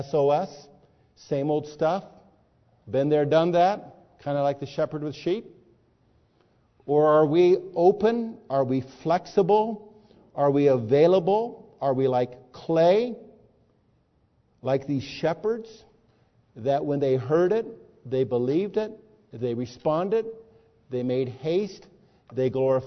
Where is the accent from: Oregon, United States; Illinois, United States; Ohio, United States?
Illinois, United States; Berwyn; born there; In that sense, I was born in Berwyn, Illinois, for anybody that knows where Berwyn, Illinois is.